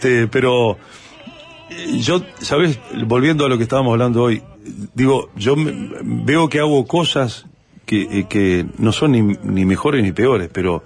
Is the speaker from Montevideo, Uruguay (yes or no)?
yes; Rincón del Cerro, Montevideo, Uruguay; born there; yo nací en el Rincón del Cerro, allá cerca, en la Chacra, ¿no? Ahí donde vive el Pepe. Uh-huh. Pero en el año 96 me mudé. Bueno, y tuve otros domicilios, pero me mudé a Sitio Grande y Millán.